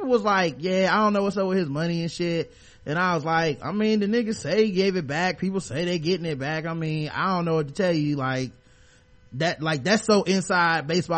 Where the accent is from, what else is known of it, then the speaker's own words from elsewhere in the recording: Chicago, Illinois, United States; I'm from Chicago, and most of these sports writers